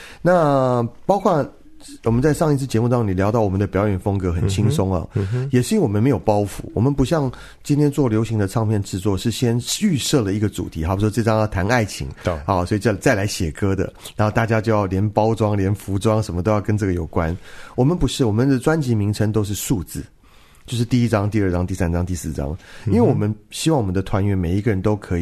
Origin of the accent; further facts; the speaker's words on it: Taiwan; moved away as an adult; 我今天是一个台湾长大的小孩，我到了美国学爵士乐，也不过就去念了3年书。